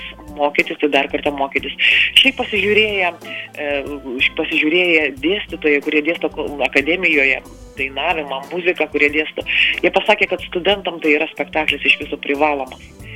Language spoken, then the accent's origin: Lithuanian; Samogitia, Lithuania; accent: Samogitian; jaunystėje tas pats buvo dėl mano žemaičių kalbos. Tai tikrai esu perėjus tą visą sudėtingą kelią, kol išmokau kalbėti lietuviškai